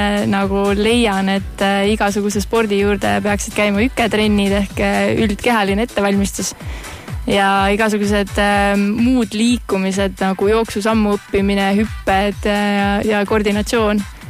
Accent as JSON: {"language": "Estonian", "town": "Kaiu", "region": "Rapla County", "country": "Estonia", "tie": "born or raised there", "said": "No tegelikult olen sündinud kasvanud Kaius, ehk siis Rapla lähedal. Vahepeal liikusin siis muus maailmas ringi ja nüüd olen naasnud missioonitundest Raplasse."}